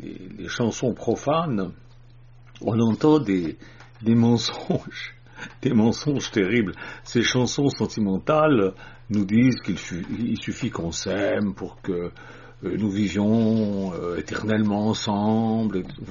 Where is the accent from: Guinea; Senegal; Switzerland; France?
Switzerland; J'avais 18 ans et je me rappelle toujours, c'était chez moi en Suisse, à Chèvre, dans notre villa.